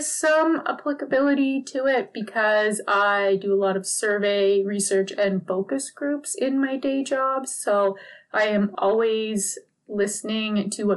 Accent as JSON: {"language": "English", "town": "Caroline", "region": "Alberta", "country": "Canada", "tie": "born or raised there", "lives_now": "Calgary, Canada", "said": "Also went to school in Red Deer. And I went to high school in Rocky Mountain House. And I grew up in Caroline, Alberta. So definitely, you know, rural Alberta girl, grew up on a farm."}